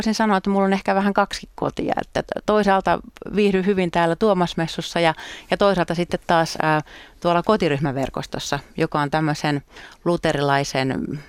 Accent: Ähtäri, South Ostrobothnia, Finland; Ja olen tuolta Pohjanmaalta kotoisin, syntynyt Ähtärissä.

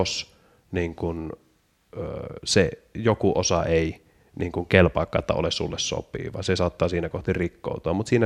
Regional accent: North Ostrobothnia, Finland; siinä oli varsinkin Pohjois-Pohjanmaalla, josta mä olen kotoisin

